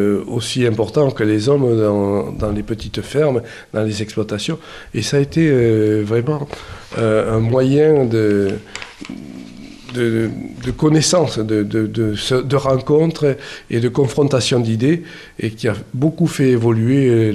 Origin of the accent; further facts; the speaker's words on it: Occitanie, France; Chez nous, en Bigorre, ça a été beaucoup le matriarcat.